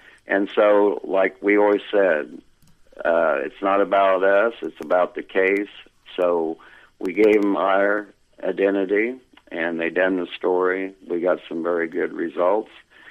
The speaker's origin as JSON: {"language": "English", "region": "Indiana", "country": "United States", "lives_now": "Plattsburgh, United States", "said": "I'm originally from Indiana. I come up here on business, up here in Champlain, New York is where I started. Liked it, ended up staying up here. Now I live in Plattsburgh, New York."}